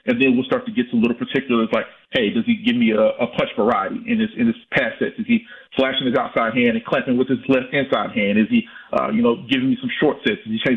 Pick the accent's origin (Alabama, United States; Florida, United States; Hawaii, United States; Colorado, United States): Alabama, United States; You know, I go down there. It's in my hometown, so I cover that every year.